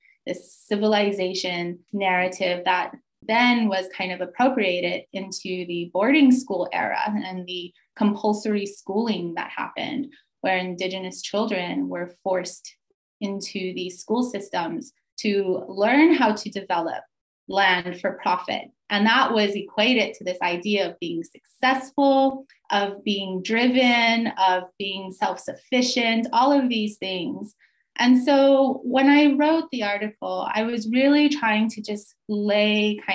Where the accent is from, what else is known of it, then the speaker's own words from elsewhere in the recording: United States; now in New Zealand; I am Diné from the Navajo Nation, and I live and labor on the lands of Ngāti Whātua and Tainui, and acknowledge myself as a grateful guest in Aotearoa, New Zealand.